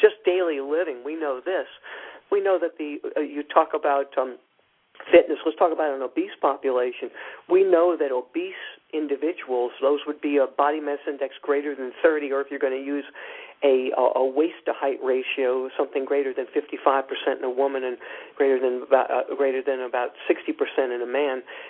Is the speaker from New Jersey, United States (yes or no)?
no; New Orleans, Louisiana, United States; I do regularly on CBS, affiliated in my hometown, New Orleans